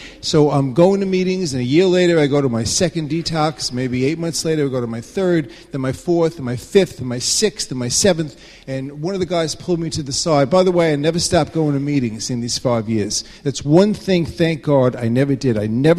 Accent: New York, United States; I grew up on Long Island

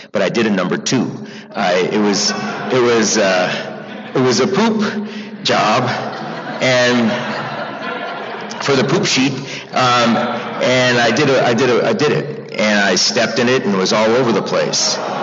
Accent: United States; now in Los Angeles, United States; I come from this big, wild Jewish family from the East Coast. I grew up outside of Washington, D.C. I'm new to L.A., and I'm loving being here and getting to know you.

